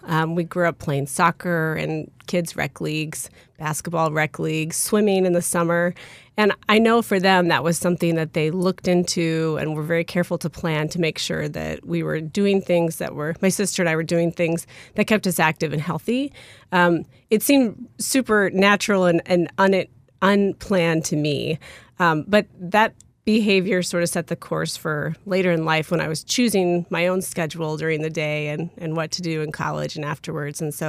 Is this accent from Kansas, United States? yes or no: yes; Kansas, United States; I'm a Midwestern girl. I grew up in Kansas. Went to school in the Midwest and then moved up to Alaska after grad school.